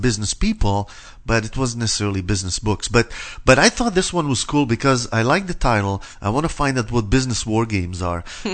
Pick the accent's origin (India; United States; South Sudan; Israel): Israel; I'm from Israel, absolutely.